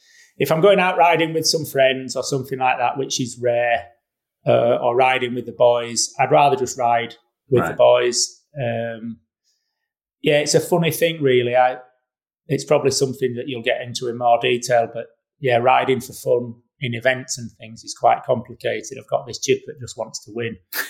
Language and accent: English; Yorkshire and the Humber, United Kingdom; And we're in a position, you know, born and bred in Yorkshire, terrain absolutely everywhere, you know, plenty to go at.